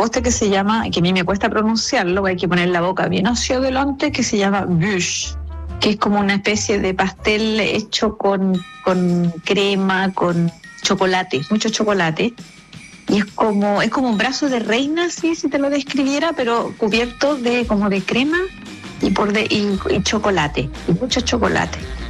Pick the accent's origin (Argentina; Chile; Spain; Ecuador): Chile; Pero bueno, somos chilenos, así que es normal.